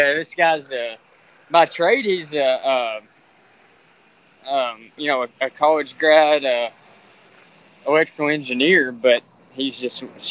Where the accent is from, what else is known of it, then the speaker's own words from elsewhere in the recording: Dresden, Tennessee, United States; I grew up in Dresden, Tennessee, which is just, if you're in Houston, it would be not even considered a separate place